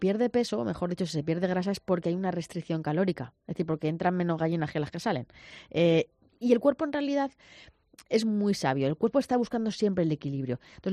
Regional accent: Cuenca, Castilla-La Mancha, Spain; soy de Cuenca, todo me va bien.

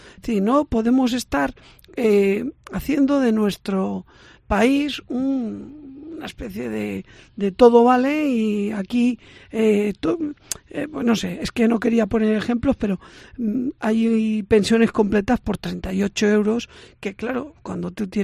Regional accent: Madrid, Community of Madrid, Spain; yo que soy madrileño y de familia de aquí, de Castilla y León, de Palencia y de Valladolid

